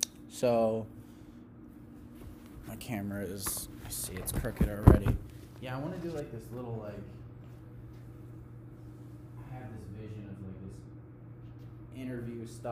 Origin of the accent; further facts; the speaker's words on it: Beach Haven, New Jersey, United States; I grew up in Beach Haven, New Jersey, on Long Beach Island. My family's been here for 17 generations, way back.